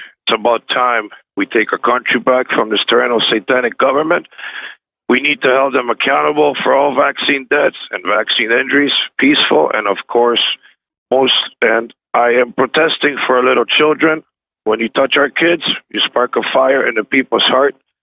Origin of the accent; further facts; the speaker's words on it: Canada; I'm a Canadian truck driver.